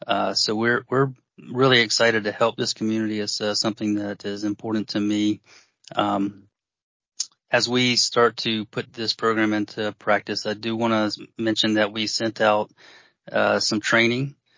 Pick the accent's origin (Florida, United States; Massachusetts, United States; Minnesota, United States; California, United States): Florida, United States; I was born and raised in Florida and attended the University of Alabama